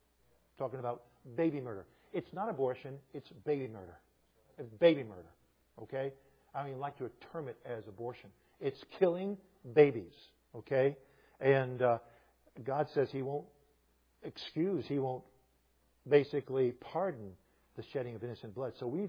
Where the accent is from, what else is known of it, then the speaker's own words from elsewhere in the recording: United States; I don't care. I'm an American.